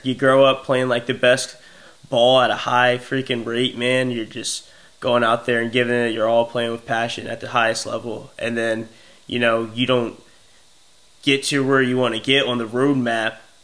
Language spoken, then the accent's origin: English; Virginia, United States; I grew up in Virginia, so like, dude. I grew up playing with, like, a lot of big names.